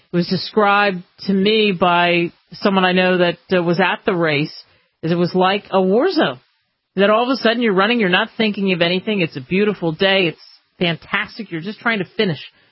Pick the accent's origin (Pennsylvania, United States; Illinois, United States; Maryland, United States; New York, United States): Pennsylvania, United States; Philadelphia; Growing up in Philadelphia and taking trains down and having friends